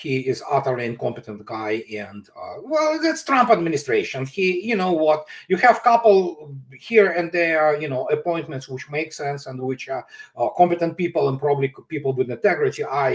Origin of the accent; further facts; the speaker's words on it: United States; Yes, the border, I, as an American, I have to say, absolutely, secure the border.